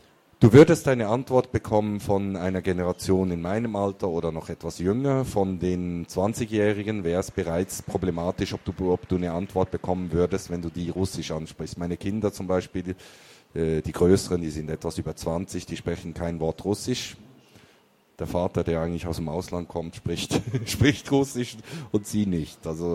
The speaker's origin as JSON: {"language": "German", "country": "Switzerland", "said": "Als Schweizer spricht man eigentlich nie Deutsch in diesem umgangssprachlichen Ton."}